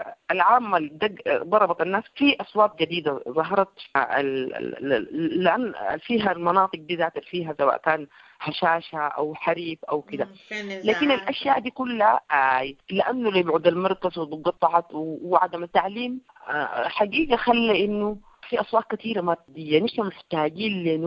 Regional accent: El Geneina, West Darfur, Sudan; moved away as an adult; أنا امرأة من الريف من دارفور من أقصى الغرب من منطقة الجنينة أردمت اتولدت هناك تربيت جيت الخرطوم بس في الثمانينات عشان الجامعة

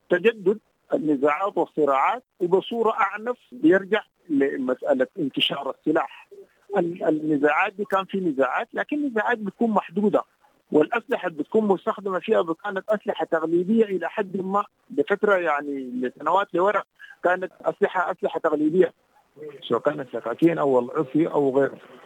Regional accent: Kordofan, Sudan; خاصة عندنا في كردفان بيجدد سنويا مع نزول الأمطار،

